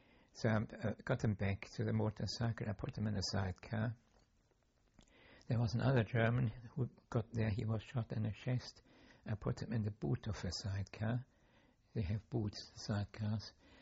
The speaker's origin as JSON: {"language": "English", "country": "United Kingdom", "said": "And we knew that we were British, so we fired at them."}